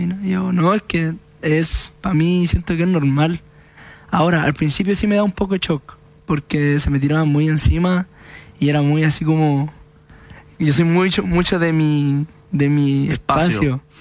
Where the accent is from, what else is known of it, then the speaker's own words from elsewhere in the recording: San Bernardo, Santiago Metropolitan, Chile; vivo ahora en una parte. O sea, ¿sabían que era de San Bernardo?